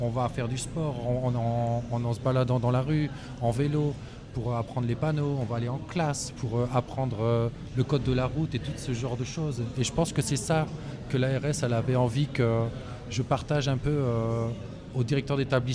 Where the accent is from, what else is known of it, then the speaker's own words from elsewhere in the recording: Belgium; Je viens de Belgique